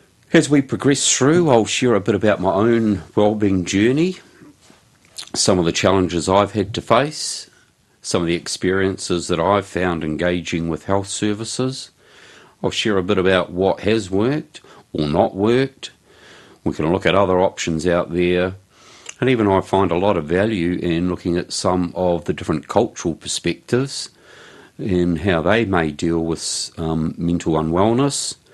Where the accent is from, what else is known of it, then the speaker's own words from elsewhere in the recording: Christchurch, Canterbury, New Zealand; also born or lived in Wellington; now in Wairarapa, New Zealand; I was born originally in Wellington. Schooled down in Christchurch, studied at uni at Otago. Moved back to Wellington, to the Wellington region in the mid-1990s.